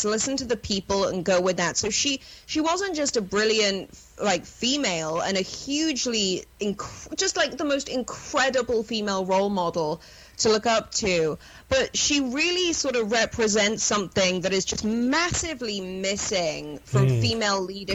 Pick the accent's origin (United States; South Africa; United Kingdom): United Kingdom; Oh my God! Okay, well, like, I'm British, dude.